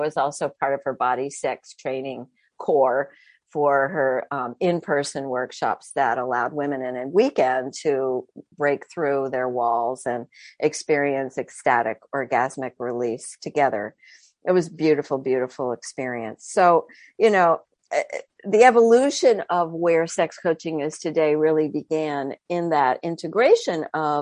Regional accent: Vermont, United States; also born or lived in New York; I was born outside of New York City, so extremely urban origins, and then grew up in a very rural environment in the state of Vermont, which is a very tiny state, but very diverse in terms of its values and very much about the independent spirit.

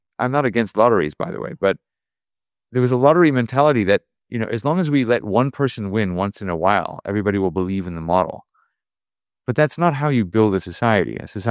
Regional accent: California, United States; then I'm very happy that I'm from California.

